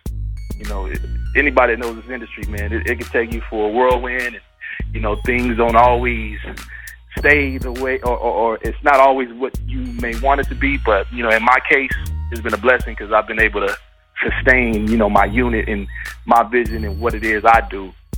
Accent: Las Vegas, Nevada, United States; What happened, I'm from Vegas, so … had his 2020 Experience show in Vegas.

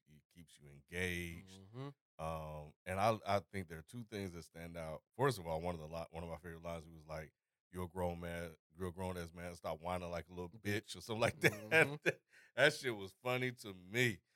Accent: Louisiana, United States; Louisiana.

